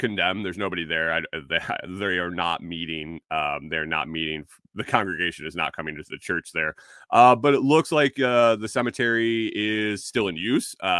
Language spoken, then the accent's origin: English; New York, United States; I know that we had some places back where I grew up in New York that were state historical landmarks